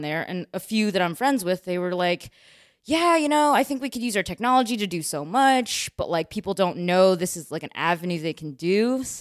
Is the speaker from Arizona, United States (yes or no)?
no; Chicago, Illinois, United States; Yep, I'm from Chicago.